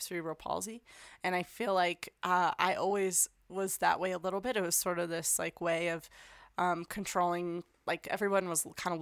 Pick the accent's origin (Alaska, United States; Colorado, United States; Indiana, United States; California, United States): Colorado, United States; Thornton; Yeah, I grew up here in Denver. I grew up in Thornton, went to Horizon High School. I've been here my whole life.